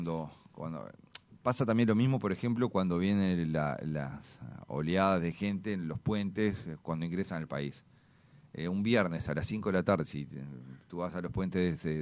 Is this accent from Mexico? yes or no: no; Mercedes, Soriano, Uruguay; yo soy soriano de Mercedes, entonces también voy a Mercedes.